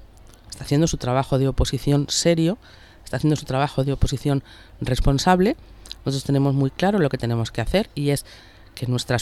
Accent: Valencian Community, Spain; Y nosotros lo que somos valencianos y españoles.

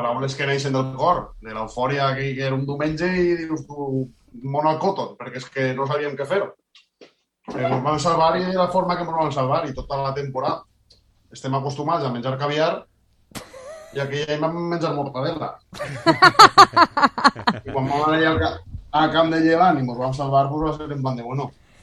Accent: Benicàssim, Valencian Community, Spain; now in Vila-real, Spain; No, soc de Benicàssim, però visc a Vila-real.

